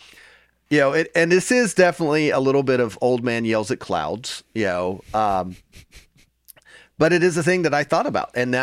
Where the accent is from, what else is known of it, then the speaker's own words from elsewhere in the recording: Nashville, Tennessee, United States; So I'm from Nashville, the Music City.